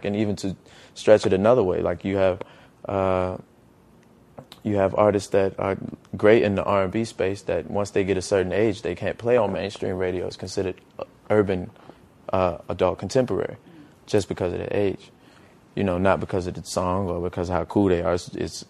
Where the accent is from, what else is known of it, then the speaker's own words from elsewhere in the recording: Petersburg, Virginia, United States; You know, in my hometown of Petersburg, when I was first trying to get on, I would pull over and pop the trunk and sell CDs